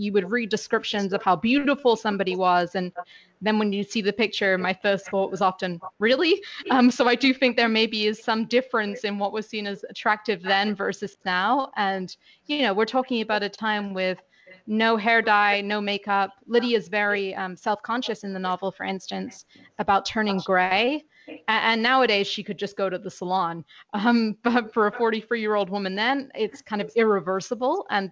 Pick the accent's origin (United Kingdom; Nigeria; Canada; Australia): United Kingdom; now in United States; And when I'm British, so growing up, I always had to specify that. And since moving to the US